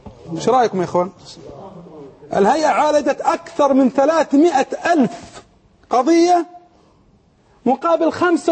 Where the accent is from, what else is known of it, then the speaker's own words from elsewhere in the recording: Saudi Arabia; عندنا في السعودية